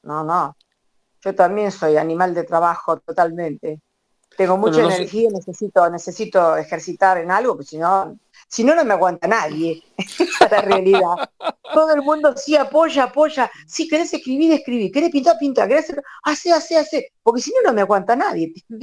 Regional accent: Argentina; como Argentina tengo la esperanza de que, qué sé yo, que no nos vayamos para atrás de vuelta

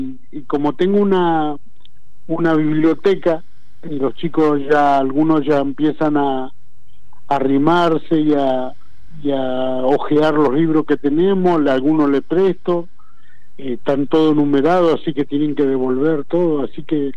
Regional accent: Quilmes, Buenos Aires Province, Argentina; nosotros somos acá, estamos entre Lanús, Florencio Varela. Somos de Quilmes, el límite con el Almirante Brown, San Francisco Solano. Este es mi lugar de lucha.

